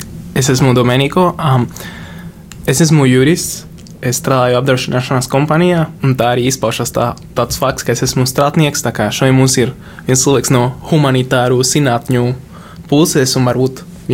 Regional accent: Guatemala; Latvian is a second language; es pats esmu no Gvatemalas.

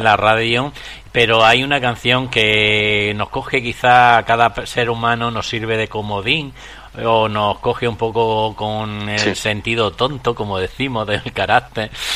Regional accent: Granada, Andalusia, Spain; ¿Qué tendrá mi tierra? Perdona, que yo soy granadino.

